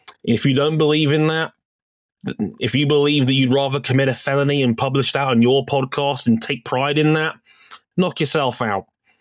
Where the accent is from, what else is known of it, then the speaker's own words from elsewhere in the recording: United Kingdom; I'm a Brit.